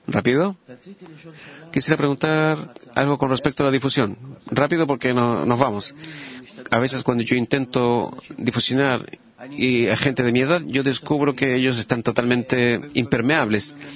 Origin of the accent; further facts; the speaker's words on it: Haifa, Haifa District, Israel; de Haifa.